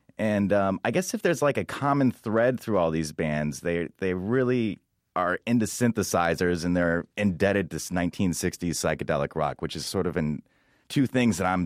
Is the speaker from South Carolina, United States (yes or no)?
no; Atlanta, Georgia, United States; I'm from Atlanta, where bass is sort of king.